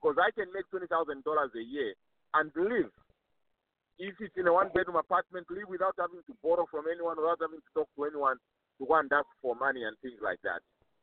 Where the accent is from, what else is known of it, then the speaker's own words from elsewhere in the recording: United States; not just on me, because I'm from America, it might be different